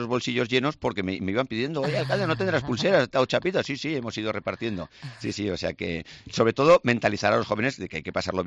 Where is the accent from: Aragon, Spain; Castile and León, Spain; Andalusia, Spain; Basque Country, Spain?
Aragon, Spain; como buen aragonés que me considero, tenemos unas fiestas espectaculares en todo Aragón